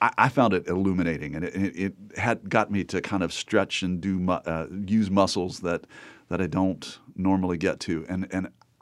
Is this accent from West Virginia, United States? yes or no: yes; Charleston, West Virginia, United States; I'm from this part of West Virginia. I'm from Kanawha County. I'm from the capital.